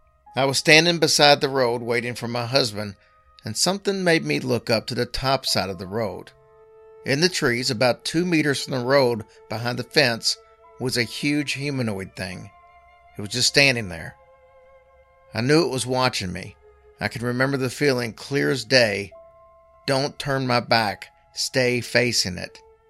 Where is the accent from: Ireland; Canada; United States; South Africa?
United States; Georgia; I grew up in Northwest Georgia and I visited the Chickamauga battlefields many times as it was just a 20-minute or so drive